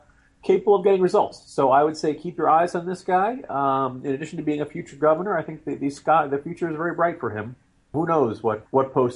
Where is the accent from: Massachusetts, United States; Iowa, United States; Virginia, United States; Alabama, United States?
Virginia, United States; he is running for governor of Virginia in 2011. As we all know, my home state has this bizarre rule in which governors are limited to one term.